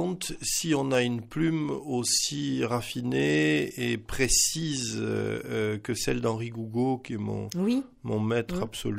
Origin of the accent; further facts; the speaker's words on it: Paris, Île-de-France, France; born there; now in Ariège, France; Oui, je suis né à Paris. Une erreur d'aiguillage fatale à l'époque de ma naissance, ça fait que je suis né à Paris. Mais je vis en Ariège, je me considère pyrénéen avant tout, voilà, méridional.